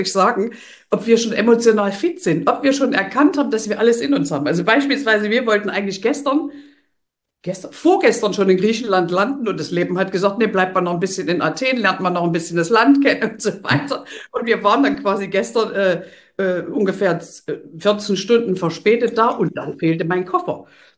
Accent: East Germany, Germany; Man hört, ich komme aus dem Osten von Deutschland.

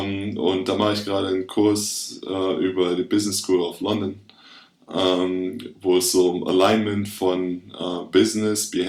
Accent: Cologne, North Rhine-Westphalia, Germany; Ja, also ich komme aus Köln

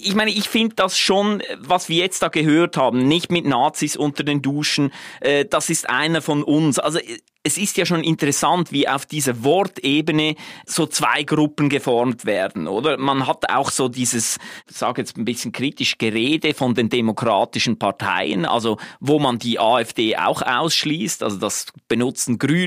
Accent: Switzerland; Also ich möchte das jetzt nicht einfach sozusagen als meine Schweizer Perspektive anbieten

